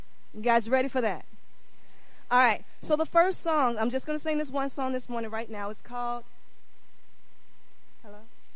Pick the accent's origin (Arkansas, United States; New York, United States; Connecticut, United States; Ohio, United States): Arkansas, United States; are there Black folks from Arkansas? I'm like, yes, here I am. And growing up in Arkansas, I went to a small country church.